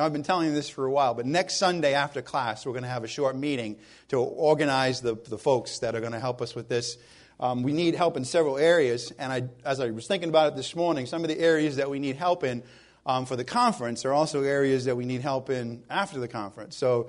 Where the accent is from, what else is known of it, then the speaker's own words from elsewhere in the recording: New England, United States; Because, I came from New England and another local assembly.